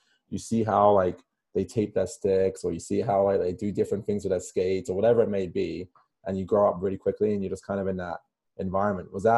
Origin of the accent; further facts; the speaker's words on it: England, United Kingdom; growing up in England, when you're 16, you can play professional hockey.